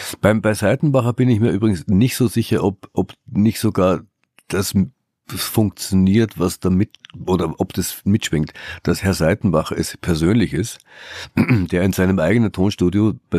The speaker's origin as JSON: {"language": "German", "country": "Austria"}